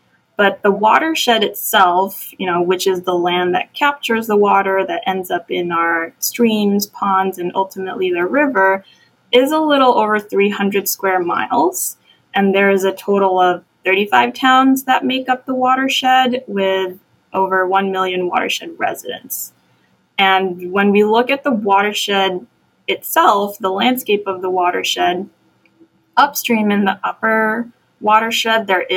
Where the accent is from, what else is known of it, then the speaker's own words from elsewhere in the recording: Malaysia; also born or lived in Stockholm, Sweden / East Malaysia; from, you know, city landscapes in Malaysia, being, you know, growing up in the Scandinavian town center in, you know, Stockholm, Sweden, but also smaller historic towns in Malaysia.